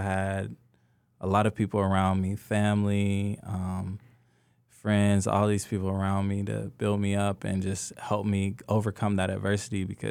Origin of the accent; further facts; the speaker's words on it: Mobile, Alabama, United States; You may be from wherever. I'm from Mobile, Alabama.